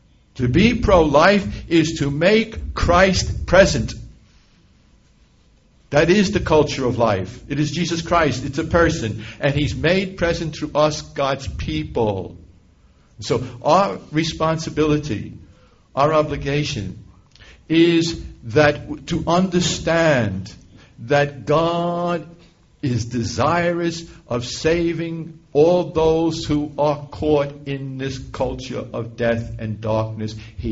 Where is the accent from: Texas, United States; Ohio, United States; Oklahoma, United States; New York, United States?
New York, United States; New York City; people ask me, since I come from New York City